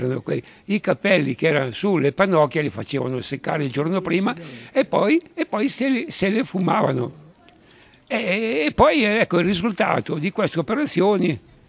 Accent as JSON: {"language": "Italian", "region": "Lombardy", "country": "Italy", "tie": "born there", "said": "Io non sono milanese perché sono nato a 25 km da Milano"}